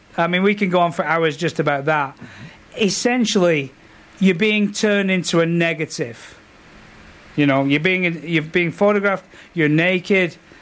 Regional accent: Manchester, North West England, United Kingdom; I'm from Manchester.

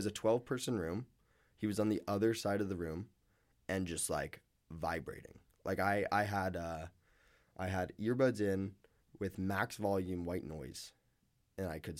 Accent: Vancouver, British Columbia, Canada; Like, we're from Vancouver. I think I'm pretty used to rain

